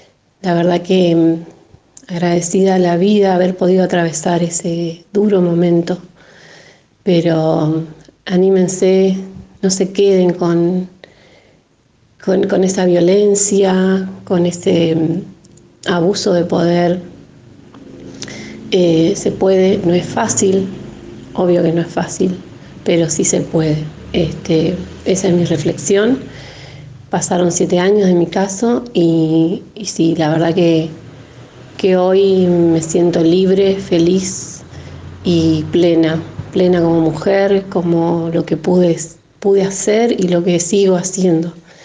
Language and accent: Spanish; Concordia, Entre Ríos, Argentina; de Concordia Entre Ríos.